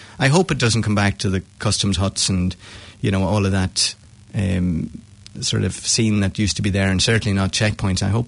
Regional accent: Ulster, Ireland; growing up in Monaghan, it was a very resilient county

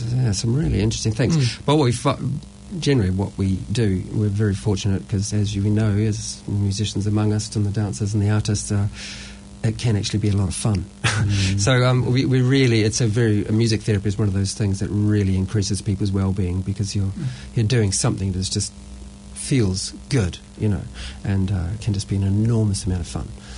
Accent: Dunedin, Otago, New Zealand; Dunedin, which is my hometown.

